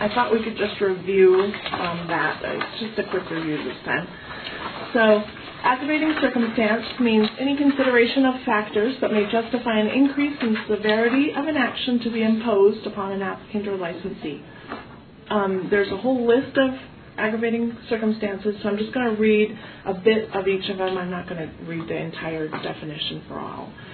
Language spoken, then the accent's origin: English; California, United States; moved away; I'm originally from California, so I've only lived in Utah for about 8 or 9 years at this point.